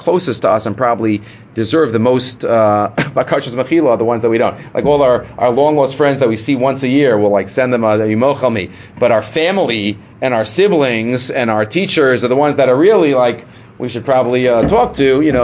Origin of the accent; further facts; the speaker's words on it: Far Rockaway, New York, United States; I grew up in Far Rockaway in the Shivel, Rabbi Rubin.